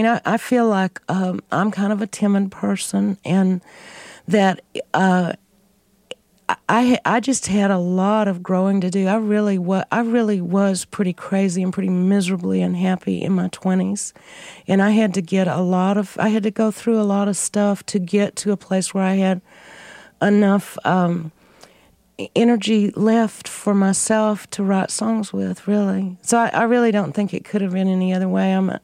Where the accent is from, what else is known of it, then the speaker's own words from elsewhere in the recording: Lubbock, Texas, United States; I think that growing up in Lubbock in that little box made some, you know, it forced us